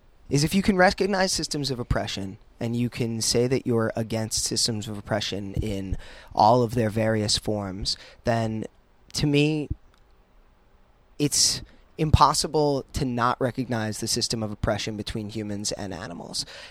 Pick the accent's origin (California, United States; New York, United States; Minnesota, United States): New York, United States; Bronx; I'm Italian from the Bronx, and I'll tell you right now, I know pizza better than you.